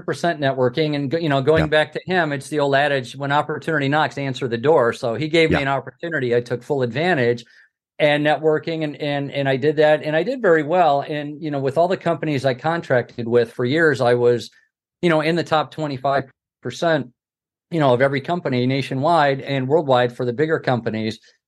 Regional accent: Livonia, Michigan, United States; I'm originally from Livonia, Michigan, which is not far from Tiger Stadium, but, you know, it's about 20 minutes outside the city.

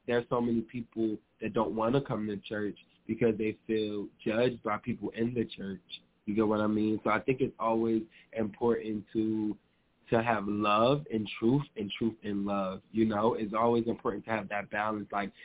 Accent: New Jersey, United States; I'm from New Jersey.

